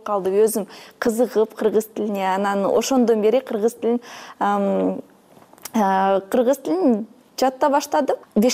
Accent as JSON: {"language": "Kyrgyz", "country": "Kazakhstan", "moved": "yes", "lives_now": "Bishkek, Kyrgyzstan"}